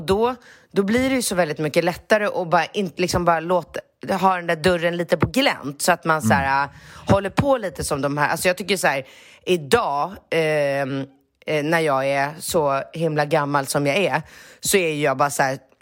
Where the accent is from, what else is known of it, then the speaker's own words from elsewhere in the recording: Sweden; moved away as an adult; now in Austin, United States; Jag är en svensk 43-årig tjej, bor i Austin, Texas sedan 10 år tillbaka.